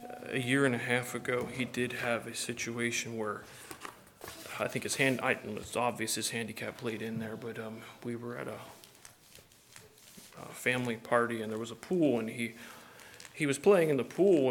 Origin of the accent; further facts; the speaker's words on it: Cincinnati, Ohio, United States; Anytime he sees Cincinnati Bengals sign, he's all excited because that's my hometown.